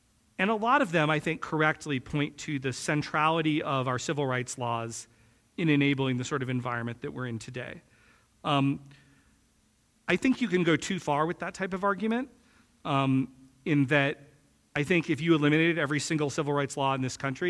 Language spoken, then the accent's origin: English; North Carolina, United States; I grew up in North Carolina. Duke Power was my power company growing up.